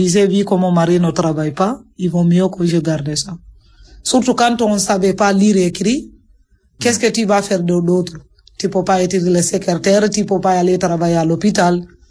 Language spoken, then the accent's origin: French; Senegal; moved away as an adult; now in France; j'ai 42 ans, je suis originaire du Sénégal. Je suis là depuis 1900, mois d'avril 81.